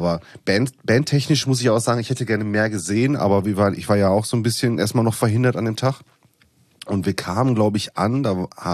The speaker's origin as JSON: {"language": "German", "region": "North Rhine-Westphalia", "country": "Germany", "said": "sorry, ich komme aus dem Pott, ich sag, wie es ist"}